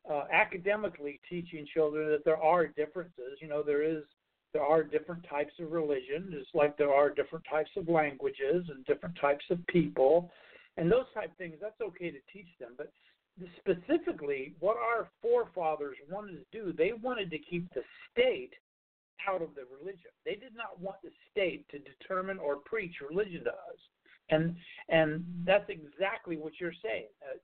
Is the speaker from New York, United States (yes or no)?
no; Miami, Florida, United States; Now, I grew up in Florida. I'm a, you know, Florida boy from Miami, which actually makes me, I guess, a northern Florida boy